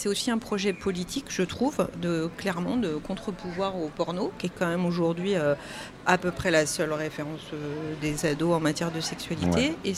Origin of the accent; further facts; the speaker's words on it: Île-de-France, France; born there; now in Poitiers, France; J'ai commencé dans un petit village d'Île-de-France.